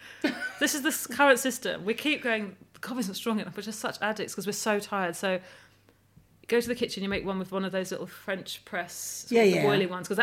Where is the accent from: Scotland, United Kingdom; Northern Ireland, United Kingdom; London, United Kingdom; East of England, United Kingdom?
East of England, United Kingdom; I grew up mostly in Essex.